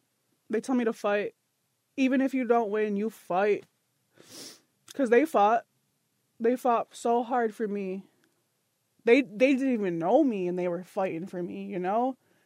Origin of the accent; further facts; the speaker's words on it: Mount Pleasant, Michigan, United States; I was raised in Mount Pleasant, Michigan, but that's a boarding school city, you see.